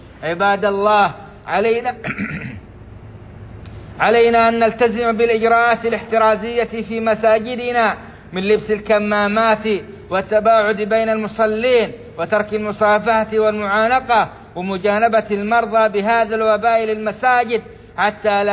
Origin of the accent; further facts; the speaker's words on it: Saudi Arabia; ومنها بلادنا السعودية